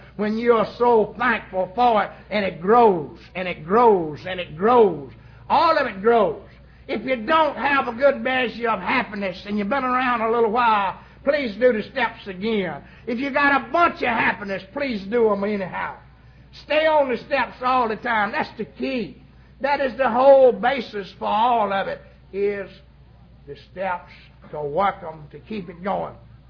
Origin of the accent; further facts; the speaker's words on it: Lincoln, United States; I was born and reared in Lincoln. I was a football hero coach in Lincoln.